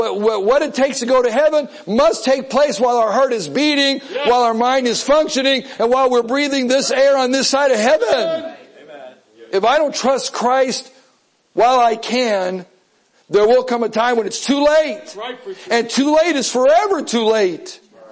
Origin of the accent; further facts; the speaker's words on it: Wisconsin, United States; Now where I grew up in Wisconsin, we consider people in Illinois as Southerners. We thought they were hillbillies. And where I lived way up in Wisconsin, we thought people in Milwaukee were Southerners. That's how far I lived up.